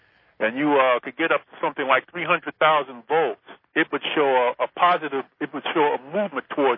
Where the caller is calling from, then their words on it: New York, United States; I'm calling from New York